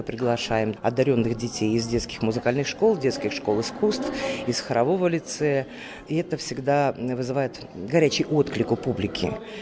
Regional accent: Samara, Samara Oblast, Russia; В детстве я жила в Самаре

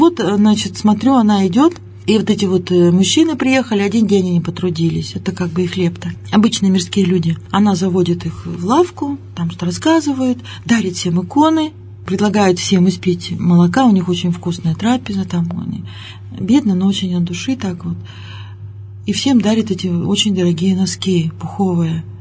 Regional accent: Yekaterinburg, Sverdlovsk Oblast, Russia; И она когда меня спросила, откуда будешь, я говорю, из Екатеринбурга.

